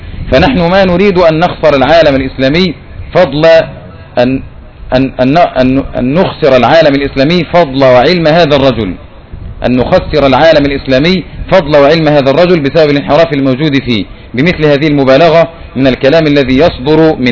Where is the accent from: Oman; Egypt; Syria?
Syria; وعندنا بالشام يقولون كلمة